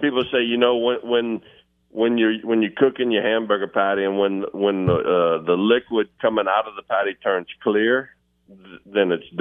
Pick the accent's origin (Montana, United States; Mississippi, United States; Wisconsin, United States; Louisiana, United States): Louisiana, United States; We're Cajun.